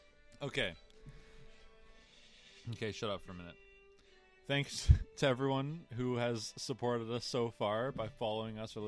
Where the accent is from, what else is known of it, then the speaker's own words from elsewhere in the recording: Canada; No, it's not Z. We're Canadian.